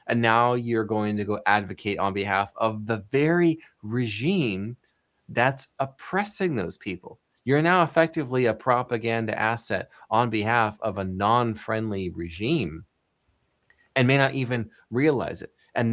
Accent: Dayton, Ohio, United States; There's an anecdote I can share from my hometown of Dayton, Ohio.

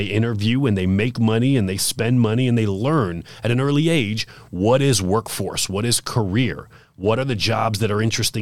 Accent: Boston, Massachusetts, United States; moved away as an adult; now in San Diego, United States; So I didn't grow up here in San Diego. I grew up in Boston, Massachusetts.

